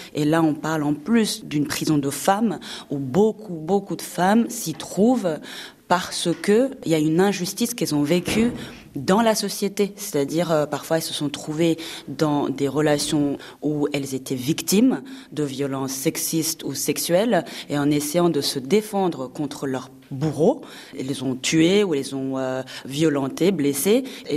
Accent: London, United Kingdom; also born or lived in Rwanda; En plus, j'ai grandi à Londres, j'ai passé ma jeunesse là-bas et mes premières années en tant qu'adulte.

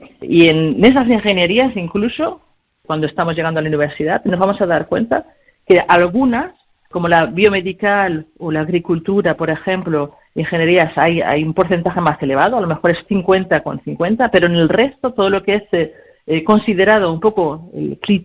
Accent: Spain; now in France; soy española y soy actualmente directora de operaciones de una empresa, de un editor de software aquí en Francia

